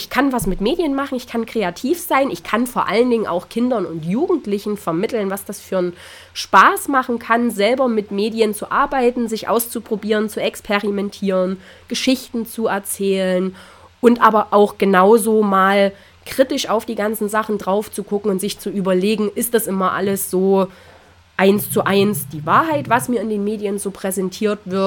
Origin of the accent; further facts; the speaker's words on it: Thuringia, Germany; Ich stamme aus Thüringen, ich stamme aus einem kleinen Dorf direkt an der Grenze von Thüringen und Sachsen, und da wollte ich gerne wieder hin.